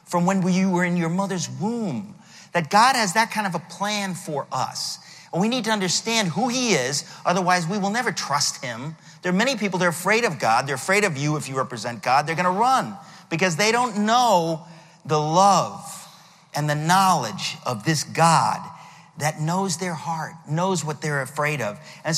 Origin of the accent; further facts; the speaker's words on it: Queens, New York, United States; born there; One was my Greek background. I've joked around many, many times. I was born in Queens. If you're raised by a Greek and a German, it means you will be raised Greek.